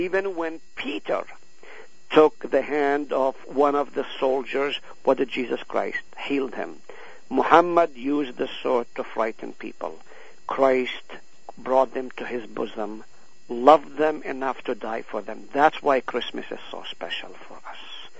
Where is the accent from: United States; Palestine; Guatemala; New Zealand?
Palestine; I am from Palestine. I'm fluent in Arabic as well as Hebrew as well as Greek. I do not speak Greek, but I read Greek and I translate Greek.